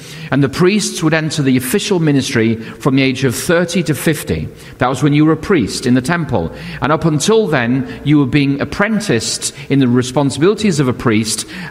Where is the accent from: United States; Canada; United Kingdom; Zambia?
United Kingdom; And I was raised in Britain in Jamaican churches where you wouldn't stand up to preach till 1 o'clock.